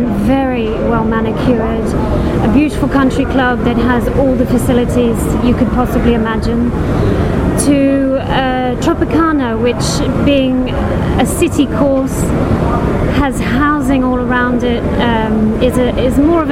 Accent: Australia; now in Switzerland; I have quite a mixed accent because, first of all, I'm Australian.

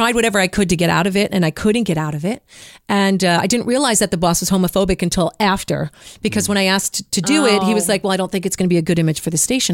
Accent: New Jersey, United States; All my friends, I grew up in New Jersey. All my friends were in New Jersey and I was a club kid.

